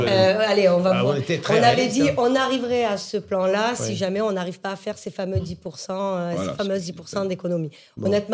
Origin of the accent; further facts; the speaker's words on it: Marseille, Provence-Alpes-Côte d'Azur, France; Très peu à Paris, beaucoup chez moi, à Marseille.